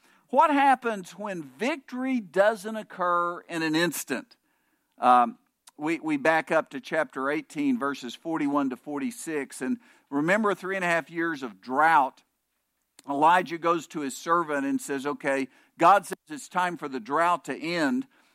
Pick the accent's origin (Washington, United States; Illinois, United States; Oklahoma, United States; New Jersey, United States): Oklahoma, United States; Bowlegs; I grew up in Bowlegs, Oklahoma. There were still a lot of dirt roads then.